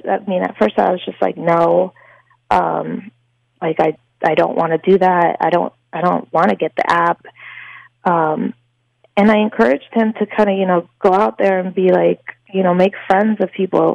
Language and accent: English; Indiana, United States; When he told me his age, I was like the same age, and I did say I'm from Indiana and he's from Ohio.